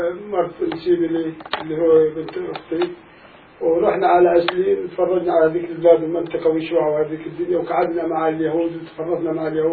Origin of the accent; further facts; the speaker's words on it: Yemen; moved away; ليش أنتوا مش كان إحنا جابونا من اليمن غصبا عنا وحطونا أنا مزارعين حراس